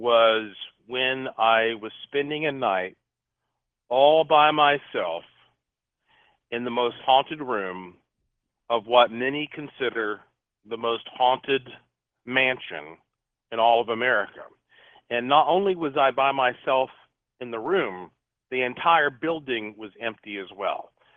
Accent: Asheville, North Carolina, United States; Oh, yeah, that's, you know, growing up in Asheville, that was always the thing to do at Christmas.

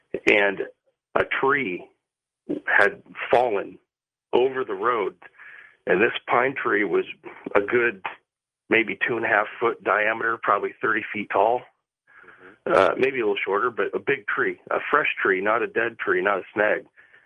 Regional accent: Oregon, United States; I'm from Oregon, and I was bow hunting with a buddy of mine out south of Hood River, south of Mount Hood area in the Cascade Range.

